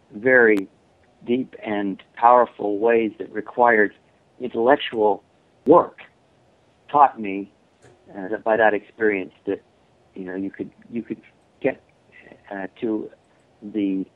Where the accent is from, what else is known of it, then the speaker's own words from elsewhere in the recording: New Jersey, United States; Yes, I'm born and raised in New Jersey, came to BYU, met Hugh Nibley at BYU in the late 60s.